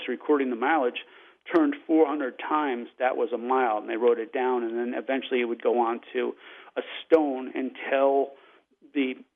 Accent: Reading, Connecticut, United States; where I grew up in the Reading area.

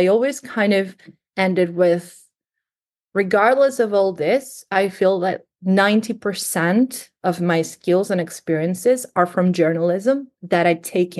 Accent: Greece; English is a second language; moved away as an adult; now in United Kingdom; I also have to say I'm from Greece. So all of that was in a previous lifetime back in Greece.

